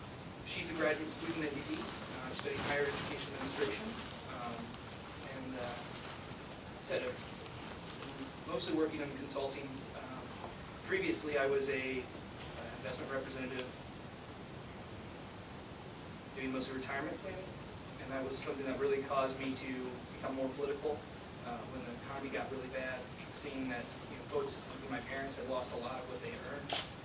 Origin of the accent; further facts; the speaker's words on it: Dayton, Ohio, United States; also born or lived in Alaska; Like I said, I've really tried to focus more on Ohio. This is my home. You know, after I moved back here from Alaska, I decided, you know, this is where I want to be